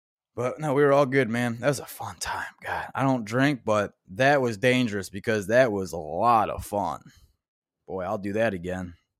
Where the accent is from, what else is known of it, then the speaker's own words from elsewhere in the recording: Illinois, United States; I'm a guest in your house. I'm from Illinois. We're in Wisconsin.